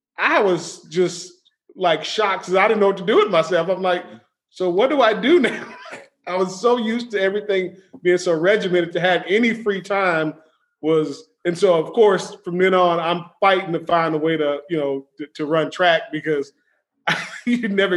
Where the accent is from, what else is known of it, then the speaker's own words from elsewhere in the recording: Oklahoma, United States; So I'm familiar with the track scene growing up in Oklahoma.